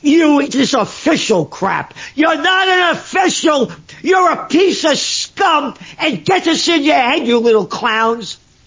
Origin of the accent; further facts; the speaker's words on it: United States; I mean, really, that's none of my business as an American.